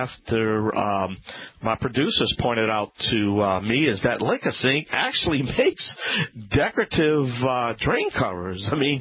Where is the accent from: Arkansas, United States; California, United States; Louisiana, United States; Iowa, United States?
Louisiana, United States; That's right, I am the Cajun man, the Cajun King